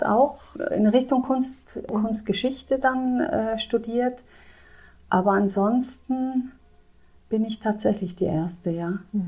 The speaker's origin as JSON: {"language": "German", "region": "Trentino-Alto Adige", "country": "Italy", "said": "Also ich bin schon sehr naturverbunden durch meine Herkunft. Ich komme aus Südtirol"}